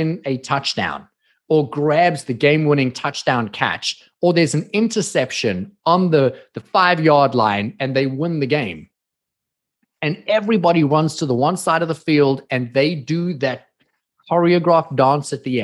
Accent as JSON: {"language": "English", "country": "South Africa", "moved": "yes", "lives_now": "United States", "said": "Now, I came from South Africa. If you guys didn't get the accent, not from America, but I'm American today."}